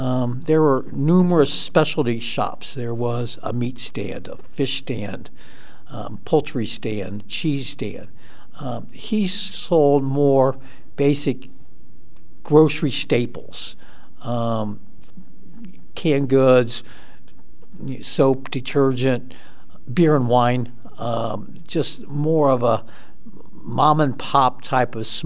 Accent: Dayton, Ohio, United States; I grew up in Dayton, Ohio. Lived in a house a couple miles north of downtown Dayton, and very familiar with the arcade.

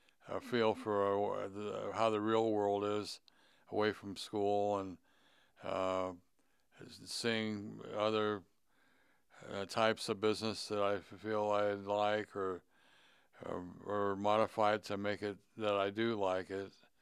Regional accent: Dayton, Ohio, United States; I'm from Dayton, Ohio, Oakwood. Grew up in the Oakwood area and all my life.

